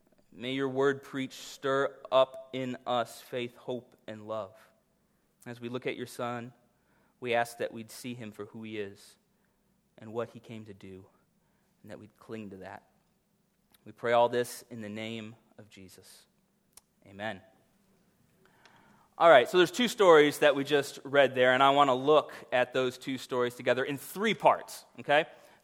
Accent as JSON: {"language": "English", "region": "Florida", "country": "United States", "said": "You're stuck in Illinois. I can say that I'm from Florida. Like, there's no rivalry."}